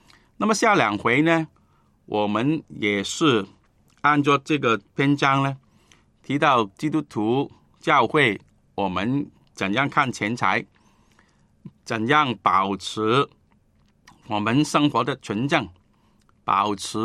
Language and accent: Chinese; China; 我们中国人